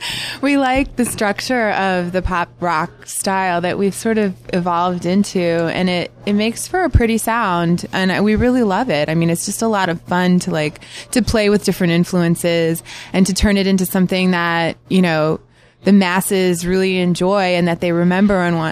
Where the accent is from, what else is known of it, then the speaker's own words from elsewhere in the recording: Washington, District of Columbia, United States; When I was growing up in Washington, D.C., I was raised in a very fundamentalist Christian family.